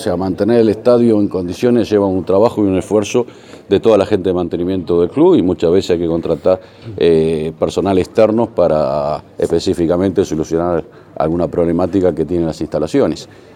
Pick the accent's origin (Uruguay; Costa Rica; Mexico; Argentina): Argentina; como argentinos